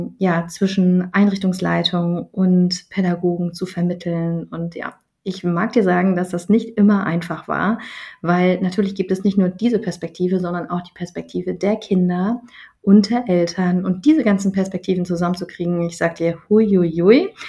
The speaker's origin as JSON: {"language": "German", "region": "East Germany", "country": "Germany", "said": "Ich bin ja ein Kind der DDR, ich bin in den 80ern geboren"}